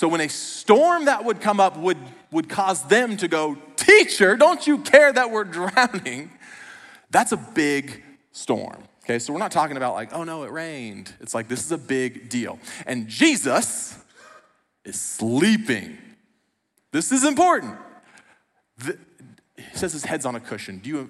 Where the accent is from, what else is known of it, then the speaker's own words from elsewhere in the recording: Iowa, United States; moved away as an adult; I moved across the country from Iowa